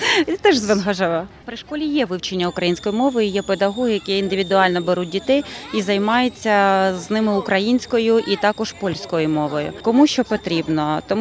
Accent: Beryslav, Kherson Oblast, Ukraine; Із Херсонської області, міста Береслава.

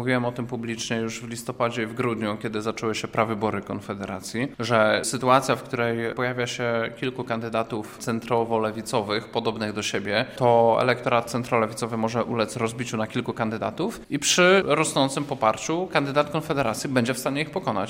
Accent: Zielona Góra, Lubusz Voivodeship, Poland; now in Józefów, Poland; To, że pochodzę z Zielonej Góry, zostałem wybrany do Sejmu w ostatnich wyborach z Kielc, mieszkam pod Warszawą

